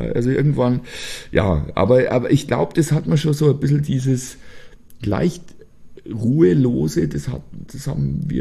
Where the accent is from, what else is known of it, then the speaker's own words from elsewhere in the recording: Germany; Ach Gott, bei uns nervt schon auch vieles, ja, in Deutschland, so unsere Art manchmal und so.